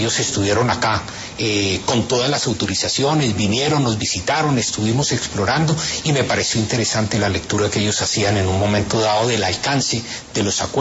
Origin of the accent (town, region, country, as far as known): Colombia